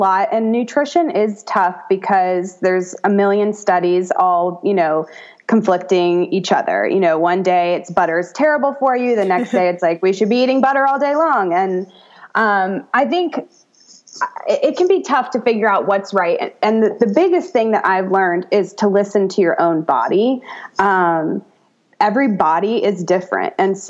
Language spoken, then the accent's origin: English; United States; You know, I'm an American. I grew up with Western medicine.